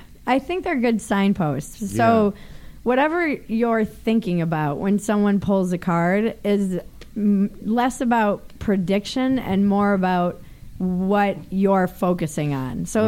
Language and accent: English; Minnesota, United States; also born or lived in Northeast; I did. I'm from the Northeast and from Minnesota. I graduated from high school in Minnesota.